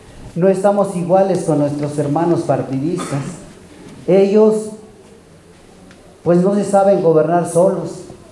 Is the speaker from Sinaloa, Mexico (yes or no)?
no; Chiapas, Mexico; Vengo del Caracol 4, soy base de apoyo.